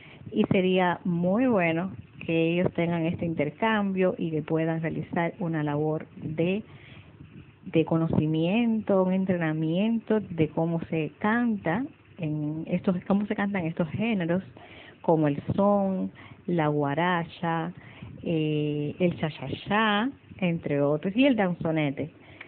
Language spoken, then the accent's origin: Spanish; Matanzas, Cuba; yo soy matancera, nací aquí, estudié en la Escuela Vocacional de Artes